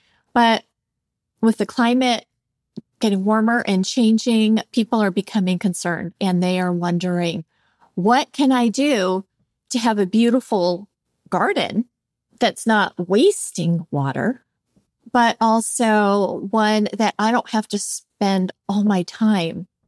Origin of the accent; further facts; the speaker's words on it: California, United States; I come from Southern California, which is no stranger to droughts now and then. I moved to the desert where we do have drought now and then